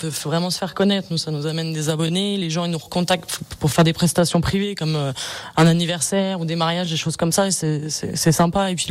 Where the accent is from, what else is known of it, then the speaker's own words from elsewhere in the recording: Bonneville, Auvergne-Rhône-Alpes, France; Oui, moi je suis d'ici, je suis de Bonneville, et puis on va dire que je suis un peu accrochée à la montagne.